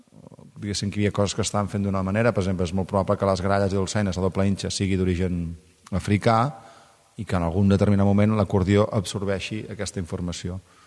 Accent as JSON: {"language": "Catalan", "town": "Sabadell", "region": "Catalonia", "country": "Spain", "tie": "born there", "said": "a Sabadell, al poble on vaig néixer, al Vallès"}